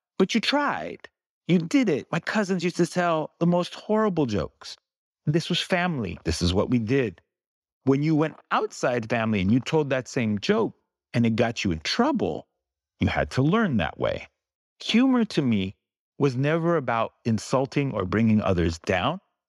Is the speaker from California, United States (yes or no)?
yes; California, United States; I think it was growing up in the Bay Area. We grew up in Filipina and Latina neighborhoods.